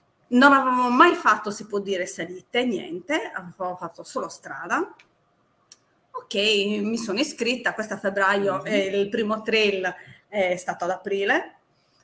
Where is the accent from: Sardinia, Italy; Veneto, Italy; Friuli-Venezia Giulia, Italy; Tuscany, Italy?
Sardinia, Italy; adoro la mia terra, sono legatissima, forse un po' come tutti i sardi